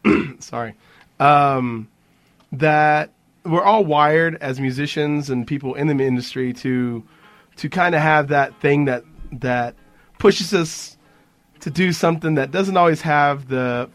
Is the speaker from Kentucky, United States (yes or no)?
no; Houston, Texas, United States; We grew up in Houston, Texas.